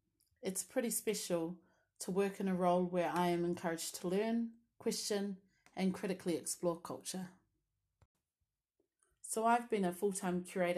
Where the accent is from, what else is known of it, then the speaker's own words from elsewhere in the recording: Wellington, New Zealand; Our family comes from the village of Vaisala in the Itu Asau district of Savai. I'm first generation, born and bred in Wellington, and I still live and work here with my family.